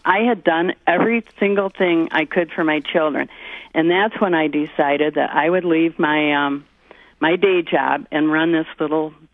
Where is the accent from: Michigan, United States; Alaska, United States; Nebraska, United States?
Michigan, United States; Okemos; born there; I was born in Okemos, Michigan, which is now a bedroom community of Lansing, but back then it was a farm town. And I probably came from farm families.